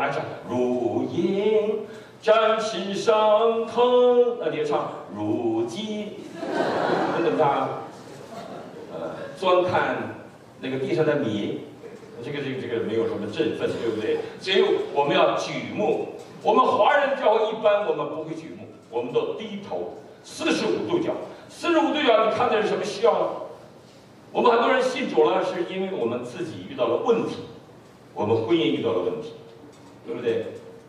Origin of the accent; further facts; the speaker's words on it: China; 因为我们爱中国，爱中国，因为我们是中国人，因为我们是从那个土地出来的，我们信了耶稣了